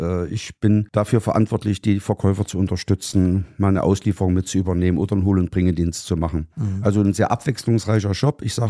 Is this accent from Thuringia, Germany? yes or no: yes; Gera, Thuringia, Germany; ich bin Gerscher, bin also in Gera geboren, bin jetzt 59 Jahre alt und wohne seither in Gera. Habe mal einen ganz kurzen Exkurs gemacht von 1987 bis 1992. Da habe ich in Bernburg an der Hochschule für Landwirtschaft und Nahrungsgüterwirtschaft studiert.